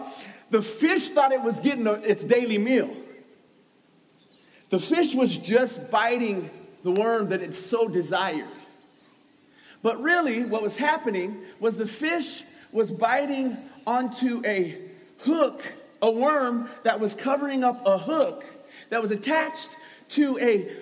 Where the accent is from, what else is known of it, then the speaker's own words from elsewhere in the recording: Colorado, United States; I grew up in Colorado. I didn't grow up in church.